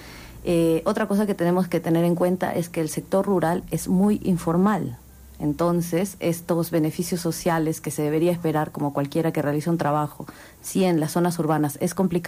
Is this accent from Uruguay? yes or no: no; Peru; Por ejemplo, en el caso del Perú, yo soy peruana